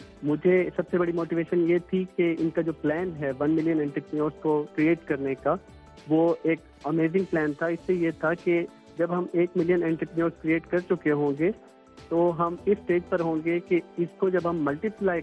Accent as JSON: {"language": "Urdu", "town": "Multan", "region": "Punjab", "country": "Pakistan", "said": "اور میں ملتان سے تعلق رکھتا ہوں."}